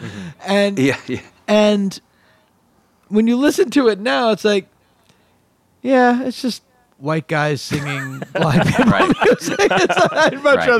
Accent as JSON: {"language": "English", "region": "Massachusetts", "country": "United States"}